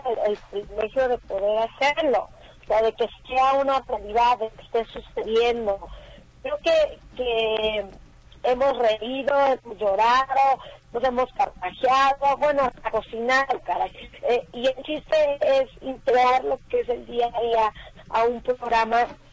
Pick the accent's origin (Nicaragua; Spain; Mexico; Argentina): Mexico; Acapulco, Guerrero; Que yo soy de Acapulco, yo soy guerrerense, sí.